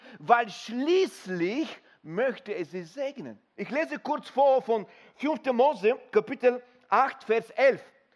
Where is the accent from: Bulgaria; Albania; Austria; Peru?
Bulgaria; wir kommen aus Bulgarien, wir sind Pastoren dort